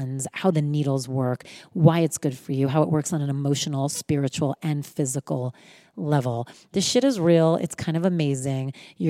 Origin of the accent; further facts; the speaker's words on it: East Coast, United States; Obviously, I'm from the East Coast.